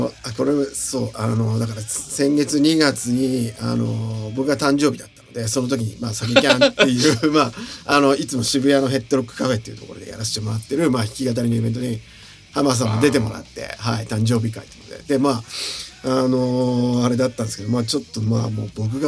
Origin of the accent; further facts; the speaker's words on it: North Kanto, Japan; 北関東から来たので、びっくり、このネオンの明るさでびっくりしました。